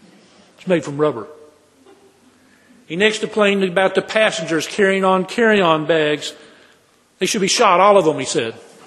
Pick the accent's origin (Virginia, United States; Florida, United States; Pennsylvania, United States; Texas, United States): Texas, United States; A lot of my relatives when I grew up in West Texas were very dour and sour about religion.